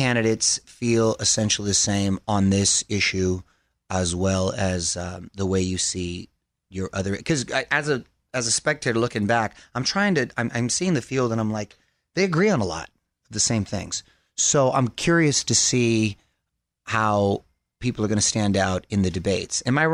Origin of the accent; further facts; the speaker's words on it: Chula Vista, California, United States; Yeah, I was a border kid. I grew up in Chula Vista, right next to Tijuana, too.